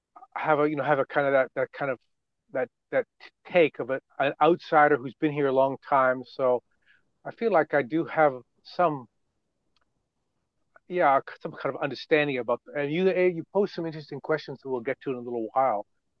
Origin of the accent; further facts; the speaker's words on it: Cambridge, Massachusetts, United States; moved away as an adult; And my father was on the faculty of MIT, the big technical university there. So I grew up in Cambridge, in fact, just across the river from Boston. And in my early 20s, I met a Dutch woman, and we moved here together